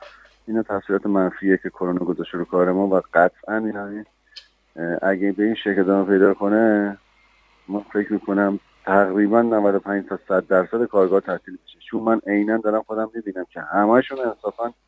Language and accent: Persian; Iran; میخوندن میدونن ما ایرانیم،